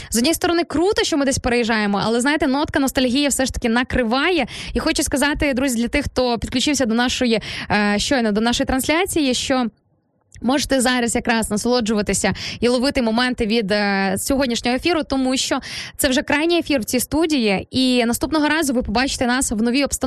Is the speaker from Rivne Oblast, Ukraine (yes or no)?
yes; Sarny, Rivne Oblast, Ukraine; з мого рідного міста, із міста Сарни, Рівненська область